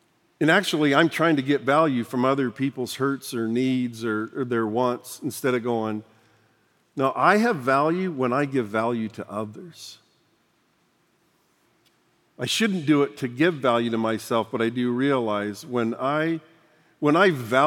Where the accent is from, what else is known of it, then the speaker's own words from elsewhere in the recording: Idaho, United States; born there; I love that I was born in America. I love that I was born in North Idaho to a conservative Christian family.